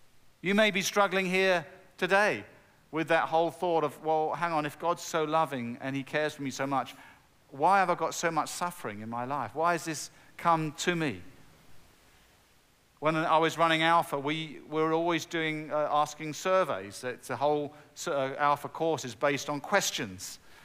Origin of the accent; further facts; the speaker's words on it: United Kingdom; now in United States; but no, we're from the UK. But we are very proud to say that we are now US citizens.